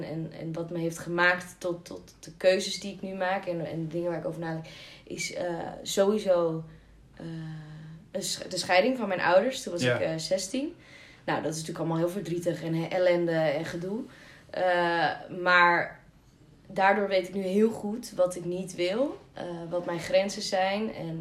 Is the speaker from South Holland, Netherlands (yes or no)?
no; Castricum, North Holland, Netherlands; also born or lived in Beverwijk; ik ben 25 jaar en ik ben geboren in Beverwijk. Maar eigenlijk opgegroeid in Castricum. Ik noem het altijd het vakantieoord van de Amsterdammers. En nu ben ik zelf dat vakantieoord uitgegaan en naar Amsterdam vertrokken.